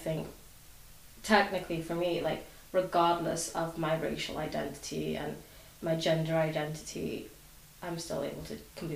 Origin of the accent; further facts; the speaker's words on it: North West England, United Kingdom; now in Edinburgh, United Kingdom; So I'm from the Northwest.